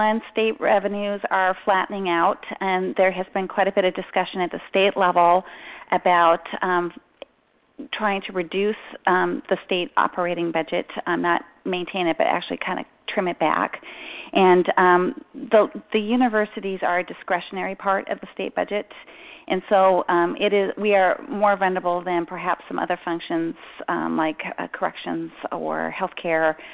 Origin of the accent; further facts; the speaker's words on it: Fairbanks, Alaska, United States; I am originally from Fairbanks. I grew up here, came from a UA family.